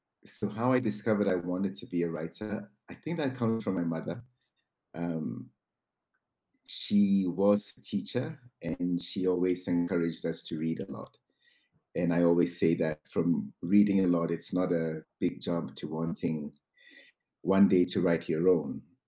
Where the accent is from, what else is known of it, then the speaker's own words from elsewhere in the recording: Ghana; I grew up in Ghana, and I grew up reading a lot of English books.